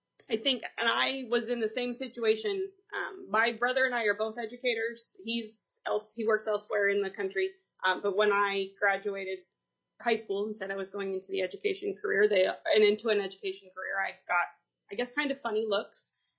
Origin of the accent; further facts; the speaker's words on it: Tacoma, Washington, United States; now in Kivalina, United States; Most of my life, I grew up in Tacoma. And I went to college in Ellensburg on the other side of the mountains and then came to Kivalina.